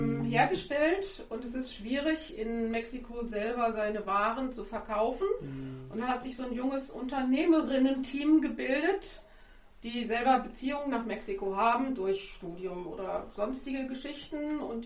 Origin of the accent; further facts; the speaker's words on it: North Rhine-Westphalia, Germany; als Stehrümken, sagt man bei uns im Sauerland immer.